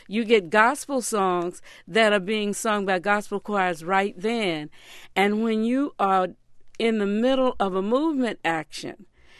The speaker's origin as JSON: {"language": "English", "region": "the South", "country": "United States", "tie": "born or raised there", "said": "So one of the aspects of growing up in the South, in these schools, is we got a repertoire"}